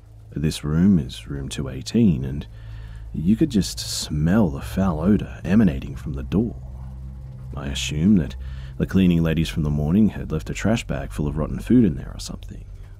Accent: Alberta, Canada; I'm from Canada, Alberta, and that's all I can really say

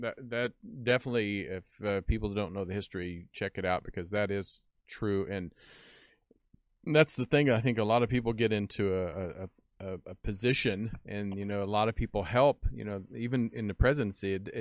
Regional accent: Kansas, United States; I mean, I grew up in Kansas. I grew up shooting, hunting, shooting guns, rifles, shotguns, pretty much.

